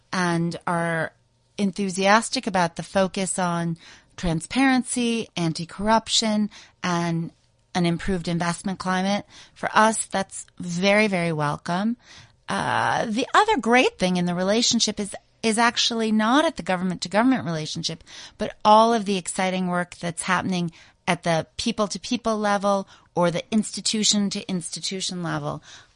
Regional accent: New York, United States; And again, it's not just because I'm a New Yorker

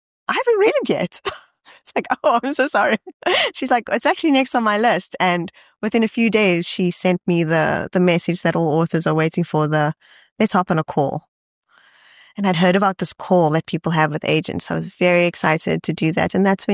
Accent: South Africa; And I think as a South African, you do sort of forget that you can send an email. It doesn't matter that they're based across the oceans.

